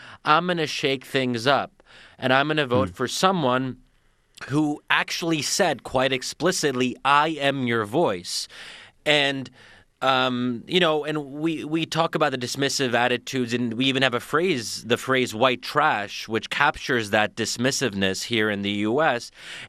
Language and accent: English; United States; And I have such a stake in the American project as an American, as a child of immigrants.